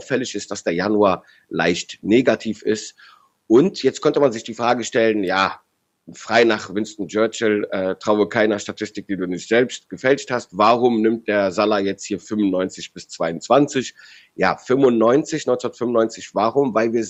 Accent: Rhineland, Germany; wie ich als Rheinländer sage

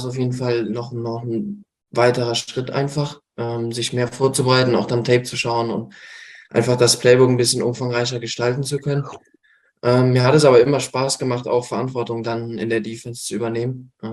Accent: Cologne, North Rhine-Westphalia, Germany; Nee, ich komme aus Köln.

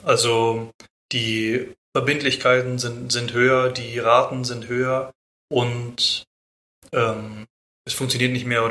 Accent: Bremen, Germany; born there; Ich bin ja gebürtig aus Bremen

